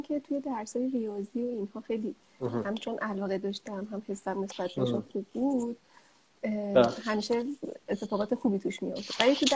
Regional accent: Karaj, Alborz, Iran; من 33 سالمه. من 33 سالمه و متولد کرجم. من از بچگی تو کرج بزرگ شدم.

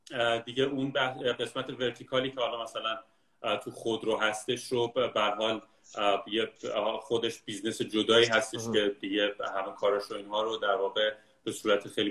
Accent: Kermanshah, Iran; آره بعد من مثلا کرمانشاهی هستم.

